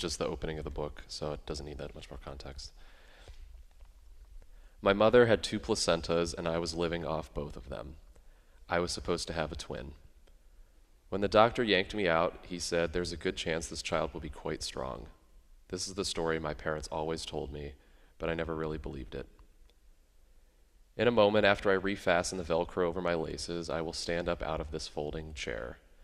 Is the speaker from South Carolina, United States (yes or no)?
no; Ohio, United States; also born or lived in Miami; now in Brooklyn, United States; So, yeah, I'm from Ohio originally, and I've lived in Miami, Florida for college, and then now Julie and I live in Brooklyn, New York